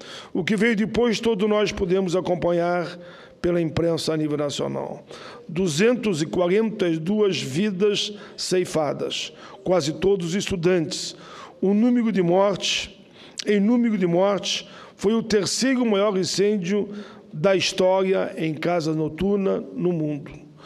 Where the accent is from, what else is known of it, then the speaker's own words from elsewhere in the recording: Santa Maria, Rio Grande do Sul, Brazil; os 1000 dias da tragédia da Boate Kiss em Santa Maria, lá no meu estado.